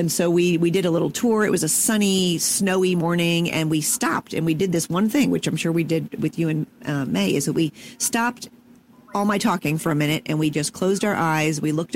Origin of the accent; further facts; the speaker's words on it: San Diego, California, United States; because I grew up in San Diego.